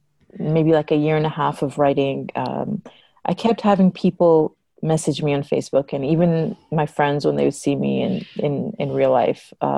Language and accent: English; Toronto, Ontario, Canada; So I'm from Canada. I was born and raised in Toronto. My background is Egyptian.